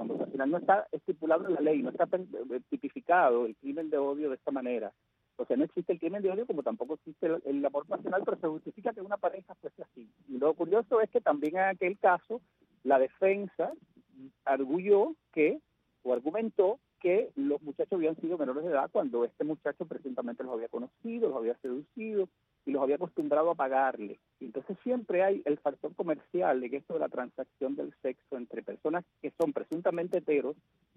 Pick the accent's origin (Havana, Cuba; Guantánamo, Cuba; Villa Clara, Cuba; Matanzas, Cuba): Villa Clara, Cuba; Caibarién